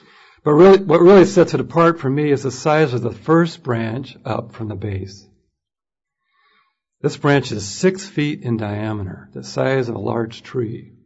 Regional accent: California, United States; native to my home state of California

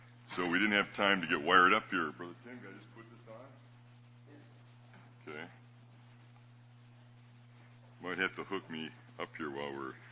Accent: Detroit, Michigan, United States; We grew up in Detroit and have many wonderful blessings here.

